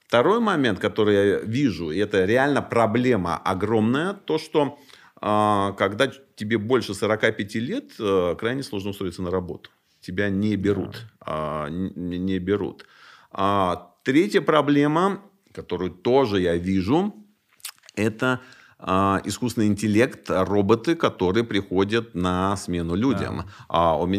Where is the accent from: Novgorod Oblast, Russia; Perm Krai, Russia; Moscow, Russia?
Moscow, Russia; Я москвич, и мне достаточно сложно в жизни конкурировать со многими ребятами